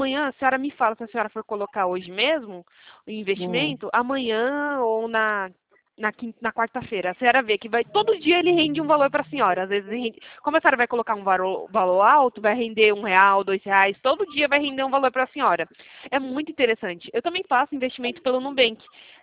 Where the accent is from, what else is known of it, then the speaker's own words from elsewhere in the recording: São Paulo, Brazil; Eu sou paulista.